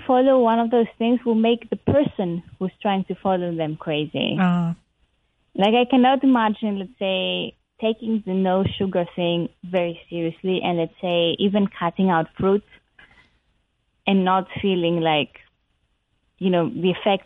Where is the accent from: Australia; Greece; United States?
Greece; Crete; moved away as an adult; I grew up in Crete, and then I did my undergrad in a different place in Greece.